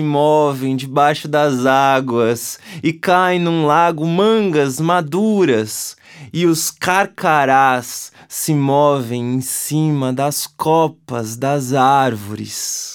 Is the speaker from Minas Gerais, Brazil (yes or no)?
no; São Paulo, Brazil; born there; depois de se moverem do sertão de Paripiranga, na Bahia, onde os dois nasceram, para São Paulo, onde eu nasci.